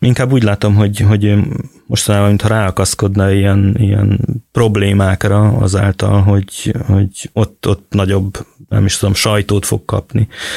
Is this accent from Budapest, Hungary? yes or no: yes; Budapest, Hungary; Világéletemben Budapesten voltam. A külvárosban nőttem föl, és 20-as éveim után költöztem csak be a belvárosba, de egy kis kitérőt leszámítva folyamatosan Budapesten éltem.